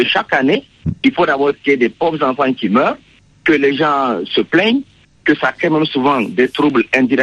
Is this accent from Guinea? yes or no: no; Niamey, Niger; now in Burkina Faso; Moi, je suis né et j'ai grandi à Niamey au Niger. Je vis en ce moment au Burkina Faso.